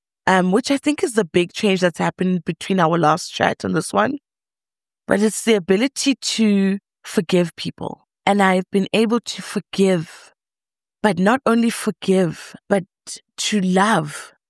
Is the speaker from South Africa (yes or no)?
yes; Soweto, Gauteng, South Africa; I grew up in Soweto. My parents were what you would call in Soweto's level, Soweto black level middle class.